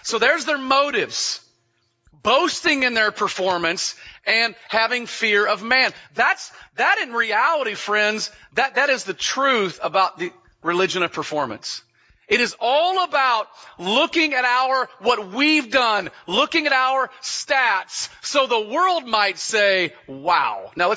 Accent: the South, United States; in my growing up in the South, that was the list of churches and the number of baptisms

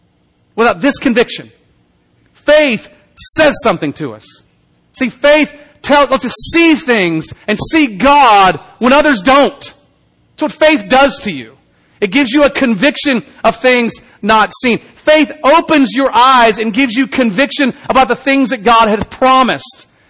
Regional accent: Dallas, Texas, United States; many of you have ever been to Dallas, Texas. If you're lucky, all of you. It's where I grew up. It's my hometown.

